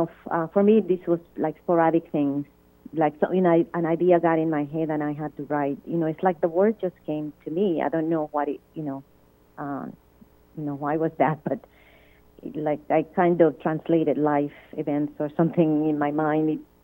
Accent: Dominican Republic; moved away; let's say I'm from, you know, from the islands, I'm from the Dominican Republic, I was born.

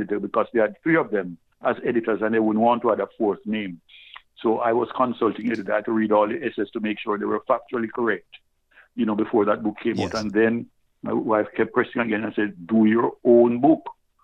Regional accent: Montego Bay, Saint James, Jamaica; Well, I grew up in Montego Bay in western Jamaica, and I grew up with a number of Rastafari brethren under the road where I lived for a number of years.

